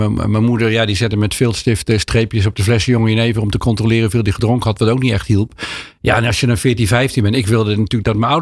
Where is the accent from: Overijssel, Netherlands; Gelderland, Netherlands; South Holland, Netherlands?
Gelderland, Netherlands; Apeldoorn; In Apeldoorn.